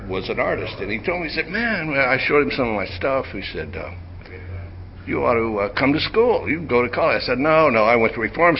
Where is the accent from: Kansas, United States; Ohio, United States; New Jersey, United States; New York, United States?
Kansas, United States; Wichita; No, I come from Wichita.